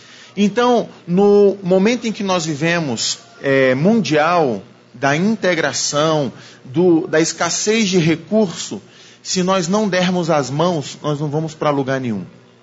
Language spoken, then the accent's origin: Portuguese; Brasília, Federal District, Brazil; Nasci em Brasília, sou da geração nascida em Brasília, sempre morei no Distrito Federal